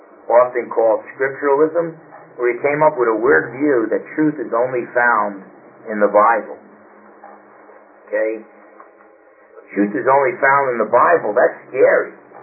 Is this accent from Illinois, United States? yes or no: no; New Jersey, United States; I came from New Jersey originally, and Roman Catholicism is really strong out there.